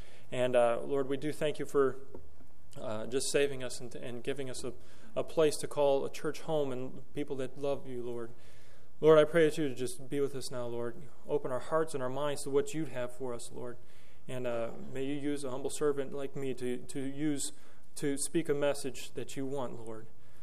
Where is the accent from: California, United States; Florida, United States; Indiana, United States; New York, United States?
Indiana, United States; Growing up here, I grew up in Northwest Indiana. I know a little bit about crops, and I know a little bit about farming